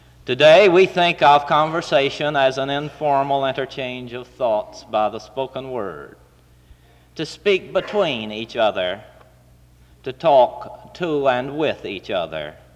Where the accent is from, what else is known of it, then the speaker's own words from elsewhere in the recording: South Carolina, United States; I grew up in South Carolina, later moved to North Carolina, to Kannapolis, where I learned to be a weaver